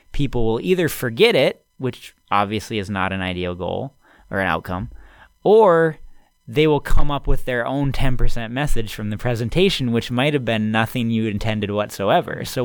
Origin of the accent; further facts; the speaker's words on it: Grand Forks, North Dakota, United States; moved away as an adult; So I'm from Grand Forks, North Dakota. My parents both taught at the University of North Dakota. I was born there, went to high school there, et cetera.